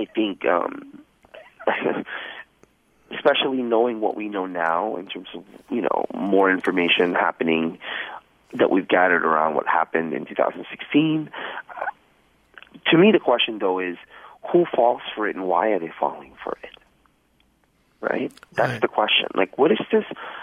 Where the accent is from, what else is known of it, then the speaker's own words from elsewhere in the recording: Philippines; I don't know, I'm Filipino.